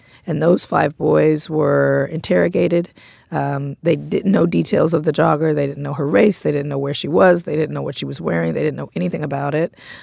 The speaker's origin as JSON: {"language": "English", "town": "Compton", "region": "California", "country": "United States"}